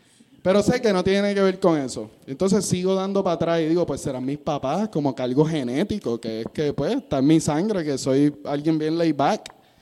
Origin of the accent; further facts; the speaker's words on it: Trujillo Alto, Puerto Rico; yo me crié en Trujillo Alto desde los 3 años.